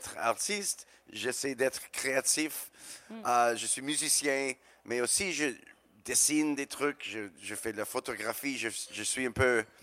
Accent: Chelsea, Quebec, Canada; Je viens de... Chelsea, Québec, c'est juste à côté de Gatineau

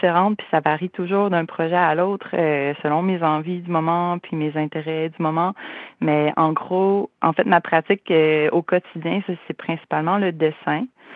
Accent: Carleton-sur-Mer, Quebec, Canada; habité une vingtaine d'années à Québec, je suis revenue en Gaspésie ça va faire 5 ans l'automne. Puis en revenant en Gaspésie, parce que je suis originaire de la Gaspésie.

